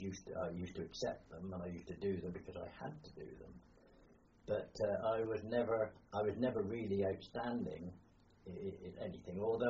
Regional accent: Bagnor, South East England, United Kingdom; born there; I was born in Bagnor, Newbury. This is 1.5 miles from where I live now.

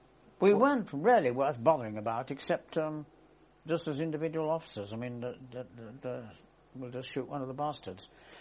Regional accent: England, United Kingdom; as an Englishman

